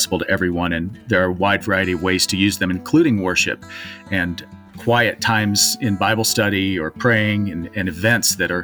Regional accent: Michigan, United States; living and growing up in Michigan on a lake

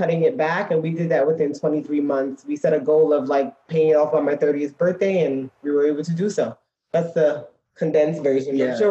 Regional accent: Brooklyn, New York, United States; now in Dallas, United States; And we're born and raised in Brooklyn, New York. Got married May of 2016 and then moved down to Dallas June 2016.

